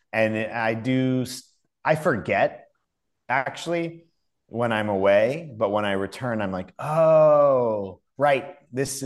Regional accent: New Orleans, Louisiana, United States; as a result of growing up in New Orleans

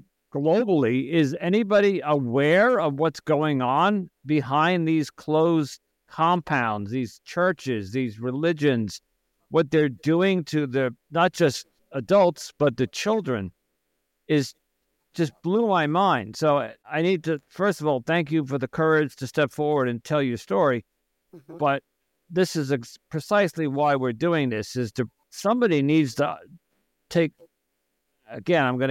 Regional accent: United States; I had no idea that growing up in America, for me, we heard about cults.

